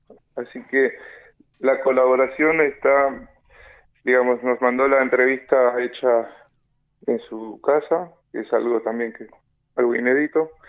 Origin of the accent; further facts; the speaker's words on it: El Bolsón, Río Negro, Argentina; yo me crié allá en Bolsón, escuchando